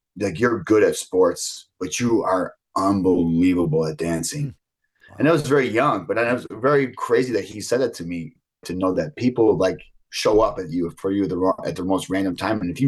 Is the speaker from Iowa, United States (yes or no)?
no; Buffalo, New York, United States; But for me, I think just growing up in Buffalo, I was more geared towards the East Coast sports